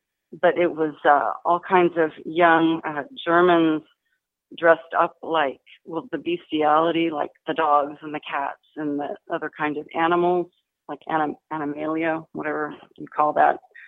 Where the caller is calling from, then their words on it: Austin, Texas, United States; I'm calling from Austin, Texas.